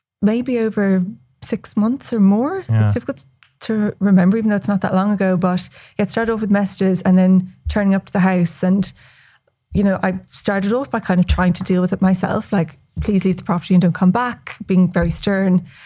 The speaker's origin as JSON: {"language": "English", "region": "Munster", "country": "Ireland", "said": "Like, I'm from West Cork."}